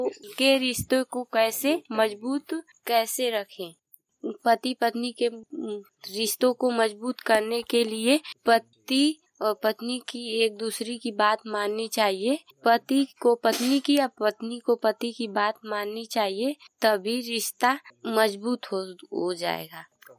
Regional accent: Jakhania, Uttar Pradesh, India; मेरी उम्र लगभग 30 वर्ष है और मैं जखीनिया गाजीपुर की रहने वाली हूँ। मेरा पिन कोड 2752-03 है।

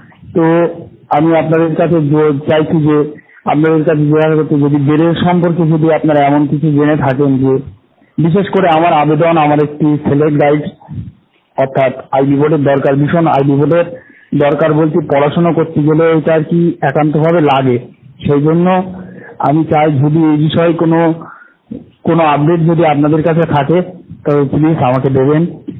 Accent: Basirhat, West Bengal, India; উত্তর চব্বিশ পরগনা থেকে বলছি। আমার বাড়ি উত্তর গোলাইচন্ডি, বসিরহাট থানা, জেলা উত্তর চব্বিশ পরগনা। আমি কালিকাপুর মাদ্রাসাতে পড়ি।

